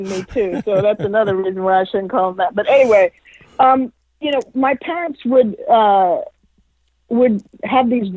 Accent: Washington, District of Columbia, United States; I grew up in Washington, D.C. Born in the mid-60s, grew up in the 70s and 80s. And all those factors shaped me.

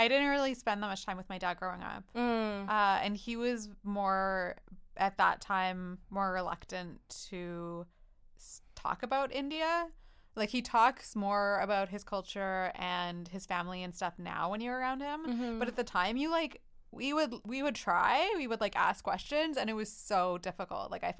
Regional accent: Trail, British Columbia, Canada; also born or lived in Edmonton, Canada; I was born in Edmonton and went through grade one there and then moved to Trail.

